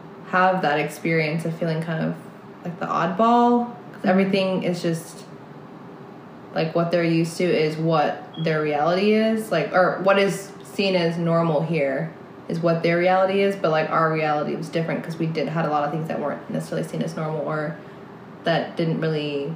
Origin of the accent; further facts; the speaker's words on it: United States; born there; Yeah, it feels weird to say I'm American.